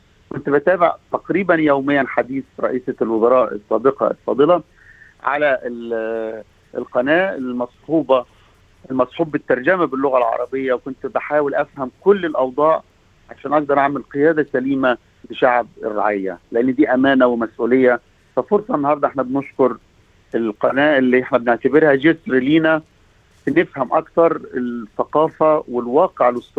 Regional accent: Egypt; وخاصة في بلدنا مصر

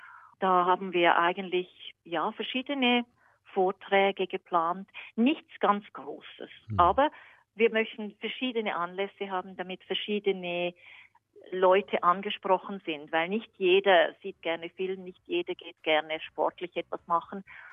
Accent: Switzerland; ich gehe auch Jassen als Schweizerin. Das ist das typische Kartenspiel.

